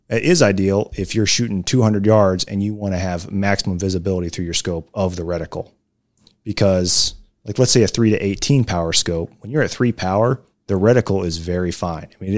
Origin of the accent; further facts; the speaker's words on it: United States; I'm an American, I shoot in yards.